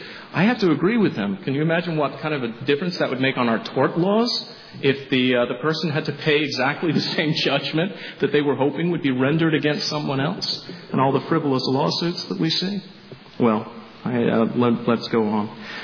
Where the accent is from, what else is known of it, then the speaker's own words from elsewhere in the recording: England, United Kingdom; in my home country of England, there's a town called Devizes